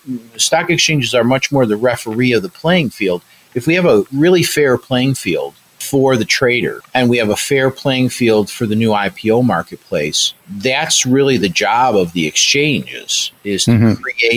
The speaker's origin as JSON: {"language": "English", "town": "Chicago", "region": "Illinois", "country": "United States", "said": "My hobby when I was a lawyer was, I'm a Chicagoan."}